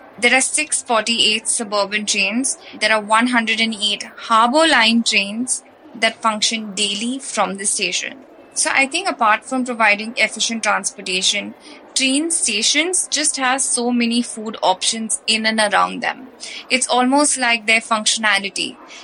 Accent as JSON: {"language": "English", "town": "Khar", "region": "Maharashtra", "country": "India", "said": "because I'm from Khar, I can give you a long list of places. I've lived here for far too long."}